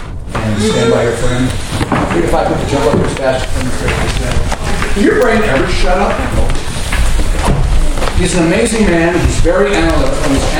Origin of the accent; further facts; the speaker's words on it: Osage Beach, Missouri, United States; I'm from Osage Beach, like the lady says, and I'm from the county